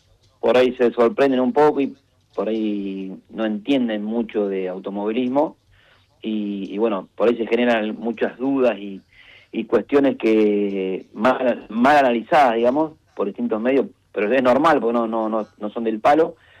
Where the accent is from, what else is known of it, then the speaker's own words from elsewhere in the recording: Argentina; creo que es un orgullo como argentino y habiendo estado prácticamente 10 años en el exterior corriendo